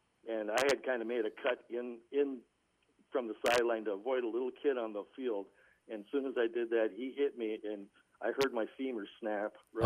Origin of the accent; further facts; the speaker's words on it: St. Joseph, Minnesota, United States; Well, born and raised in St. Joe, Minnesota, just like you.